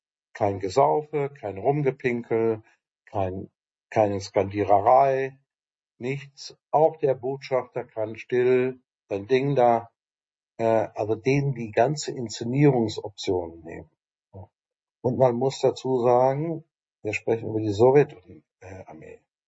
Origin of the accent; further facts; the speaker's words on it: Ukraine; Wir als Ukrainer, wir haben Erfahrung mit den Russen und so weiter.